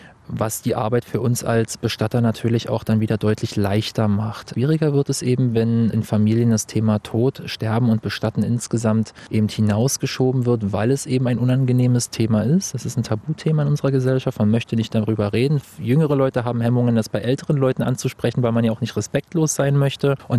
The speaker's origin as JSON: {"language": "German", "region": "Andalusia", "country": "Spain", "tie": "born or raised there", "moved": "yes", "lives_now": "Germany", "said": "Ich bin in Spanien aufgewachsen, im Süden, in Andalusien, am Meer."}